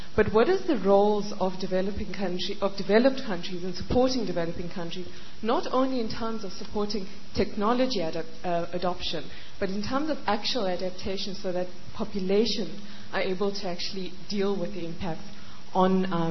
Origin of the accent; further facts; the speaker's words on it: South Africa; I'm from South Africa.